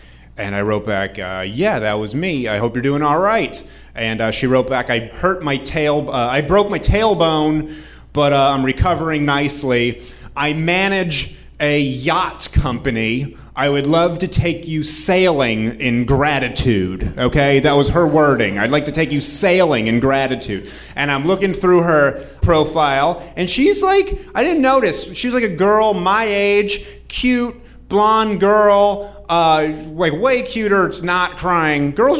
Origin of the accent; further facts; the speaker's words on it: New Hampshire, United States; She's from Vermont. I'm from New Hampshire. Holy shit, New England, the right side up one, right next to the upside down one.